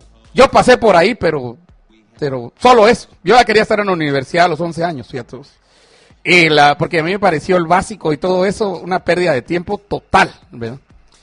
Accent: Chimaltenango, Guatemala; Pues pero así me decían a mí de niño allá, en Chimaltenango.

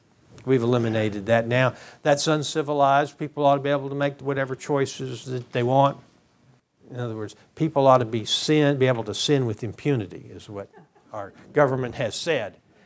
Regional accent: Texas, United States; See, I grew up in Texas. I'm a Texas boy. I was conceived in Texas. I was born in Texas. I grew up in Texas. I spent time in West Texas.

